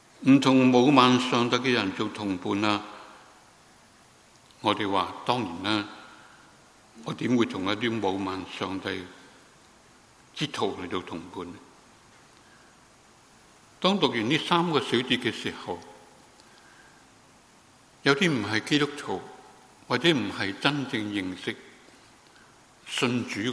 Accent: China; 好多时候我们中国人，我们到年尾了

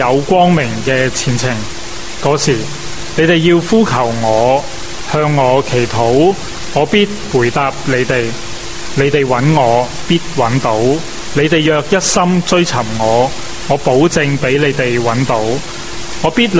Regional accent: China; 铜墙铁壁，我们中国人说、是不能够击败的

